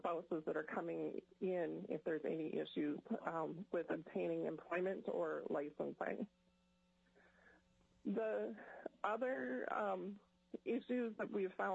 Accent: Ketchikan, Alaska, United States; I am from Ketchikan. I'm an ICU nurse at Ketchikan Medical Center.

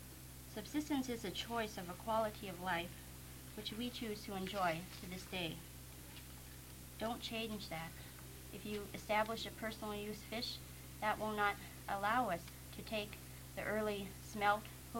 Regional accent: Kenai, Alaska, United States; I was born and raised in Kenai. My family is from Kenai, born and raised.

